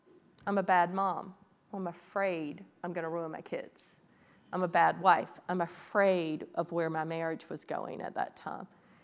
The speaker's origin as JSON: {"language": "English", "region": "North Carolina", "country": "United States", "said": "Well, y'all, I'm from North Carolina, and my kids say I got a little bit of redneck in my back pocket"}